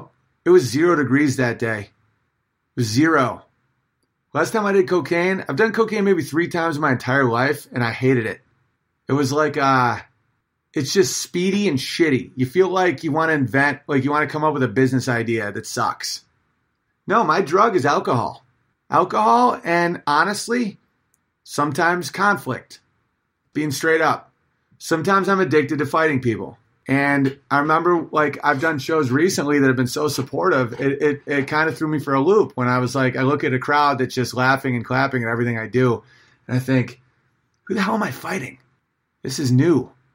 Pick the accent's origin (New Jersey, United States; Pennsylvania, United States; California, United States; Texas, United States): Pennsylvania, United States; Philadelphia; I grew up poor in North Philadelphia.